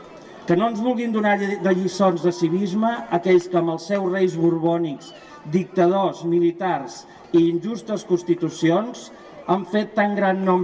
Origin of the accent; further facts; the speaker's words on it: Catalonia, Spain; un estat que no ens accepta com a catalans